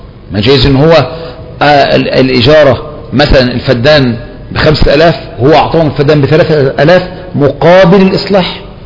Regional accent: Egypt

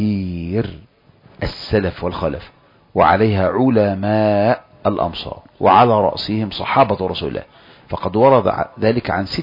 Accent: Egypt; لكن لو أن الإنسان خشي فتنة لمعهود الناس كما عندنا في مصر

